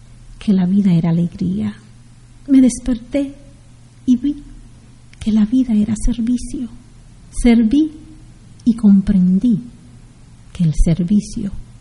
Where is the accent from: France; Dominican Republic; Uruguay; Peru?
Dominican Republic; born there; Nací en República Dominicana, mi gente. Orgullo nacional.